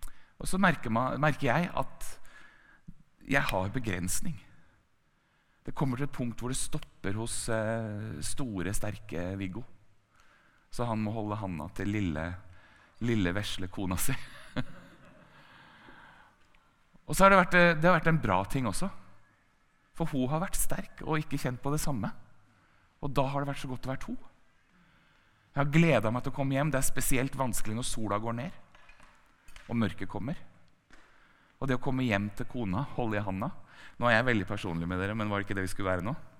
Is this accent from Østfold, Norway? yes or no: yes; Moss, Østfold, Norway; Så jeg tok med meg gitaren nede i Gågata i Moss, der jeg vokste opp